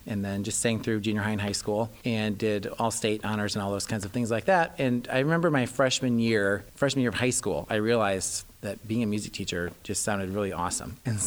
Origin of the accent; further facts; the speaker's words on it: Roanoke, Illinois, United States; I grew up in Roanoke Benson High School, great little community, and loved being from there and growing up there.